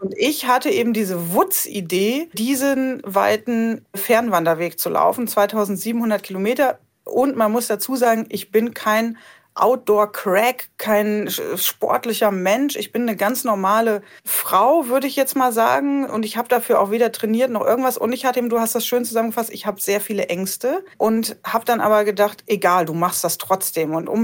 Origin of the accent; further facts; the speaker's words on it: Rhineland, Germany; ich komme aus der Eifel, aus dem Rheinland.